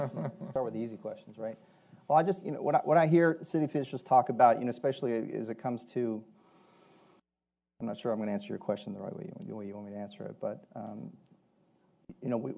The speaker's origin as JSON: {"language": "English", "town": "Dallas", "region": "Texas", "country": "United States", "tie": "born or raised there", "said": "In Dallas alone, I'll go back to Dallas, it's my hometown, so I keep referring to Dallas."}